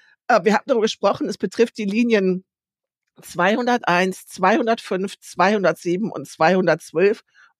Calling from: Lower Saxony, Germany; wir haben hier bei uns in Ostfriesland, von wo aus ich zugeschaltet bin, die Nachteule.

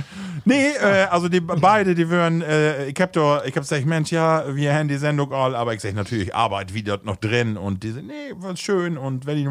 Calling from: Münster, North Rhine-Westphalia, Germany; Grüße aus Münster, ehemals komme ich aus Flechum.

